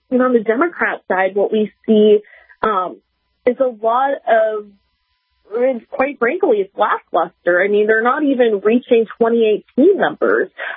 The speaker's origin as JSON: {"language": "English", "region": "Minnesota", "country": "United States", "said": "I know in South Dakota and North Dakota, gas prices are similar to my home state of Minnesota, hovering around $4.61-$4.62 on average."}